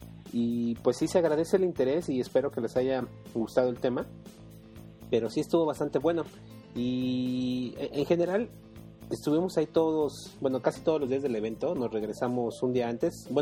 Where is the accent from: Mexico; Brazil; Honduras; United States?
Mexico; Mexico City; A pesar de que somos del DF, viajamos hasta allá